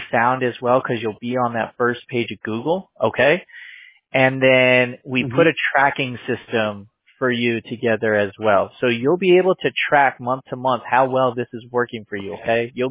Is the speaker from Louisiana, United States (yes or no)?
no; Whittier, California, United States; I grew up in Whittier, so like around there.